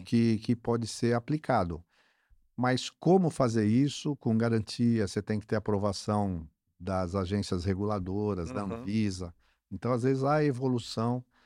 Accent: São Paulo, Brazil; Eu sou paulistano.

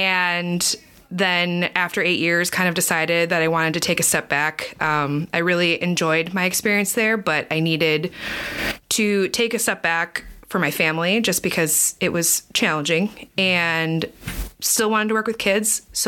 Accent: Oak Creek, Wisconsin, United States; I'm kind of a local person from here. I grew up in Oak Creek. So I knew the community.

